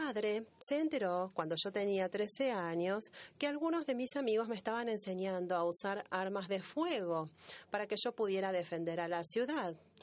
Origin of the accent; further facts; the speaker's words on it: Beirut, Beirut Governorate, Lebanon; Spanish is a second language; en Beirut, donde yo nací y crecí en una parte muy francesa de Beirut. Entonces, cuando yo era pequeño, era educado por monjas y se aseguraban de que yo hablase francés prácticamente todo el tiempo